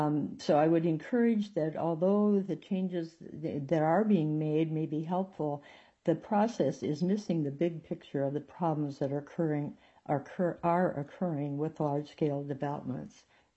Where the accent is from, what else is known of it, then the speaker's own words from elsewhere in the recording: Hansville, Washington, United States; from Hansville in North Kitsap.